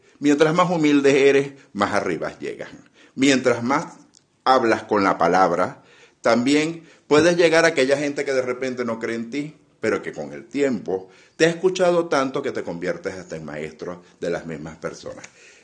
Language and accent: Spanish; Portuguesa, Venezuela; la esencia de todos nosotros como llaneros, la esencia de nosotros como portugueseños y el vivir cotidiano que tenemos cada una de las personas aquí en Acarigua y en Araure.